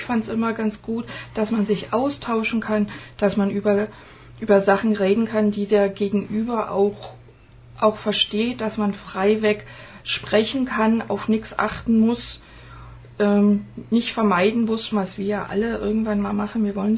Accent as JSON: {"language": "German", "region": "Berlin", "country": "Germany", "moved": "yes", "lives_now": "Stuttgart, Germany", "said": "ich komme ja ursprünglich aus Berlin. Ich bin ja erst seit 98 oder schon seit 98 hier in Stuttgart"}